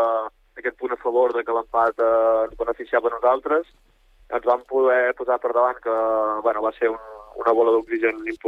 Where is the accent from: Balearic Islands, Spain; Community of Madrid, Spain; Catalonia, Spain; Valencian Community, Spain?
Catalonia, Spain; Olot; Soc d'Olot, visc aquí a Olot